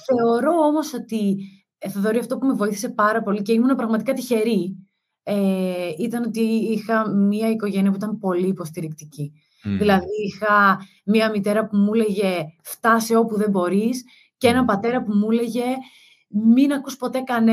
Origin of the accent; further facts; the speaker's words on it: Central Macedonia, Greece; μεγαλώνοντας ένα χωριό στη Βόρεια Ελλάδα, έξω από τη Θεσσαλονίκη